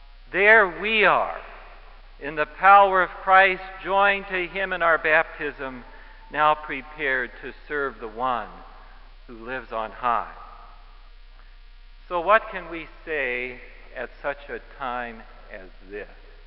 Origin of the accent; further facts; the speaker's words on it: Illinois, United States; My fiancé was from Indiana, I was from Illinois.